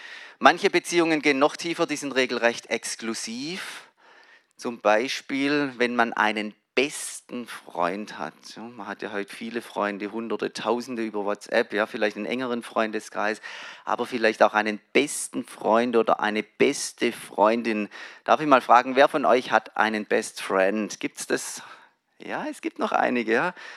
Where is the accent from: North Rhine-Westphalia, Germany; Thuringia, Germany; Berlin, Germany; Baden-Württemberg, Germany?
Baden-Württemberg, Germany; also als Schwabe in Hamburg ist sowieso ein Riesensprung.